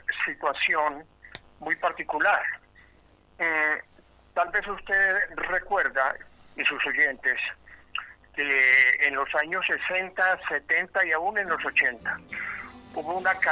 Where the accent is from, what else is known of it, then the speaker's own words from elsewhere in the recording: Medellín, Antioquia, Colombia; born there; Yo soy antioqueño, yo nací en Medellín, en los barrios populares de Medellín, en el año de 1947, 20 de diciembre.